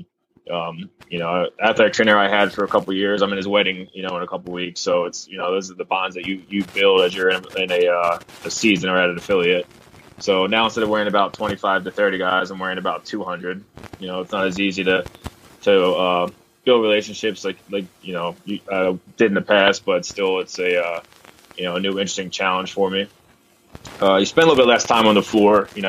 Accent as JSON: {"language": "English", "town": "Elkins Park", "region": "Pennsylvania", "country": "United States", "said": "So first of all, I'm from Elkins Park, PA, a small city right outside of Philadelphia."}